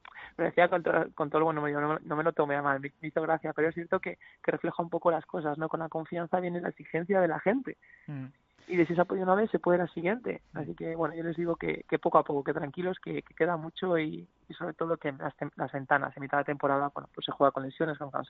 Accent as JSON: {"language": "Spanish", "region": "Cantabria", "country": "Spain", "said": "tengo ganas de volver a mi tierra, a mi gente y a mis paisanos. Ojalá algún día haya un equipo en Cantabria"}